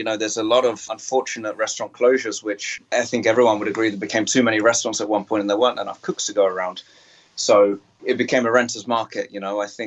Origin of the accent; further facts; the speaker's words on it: England, United Kingdom; now in Japan; I'm English, I'm not French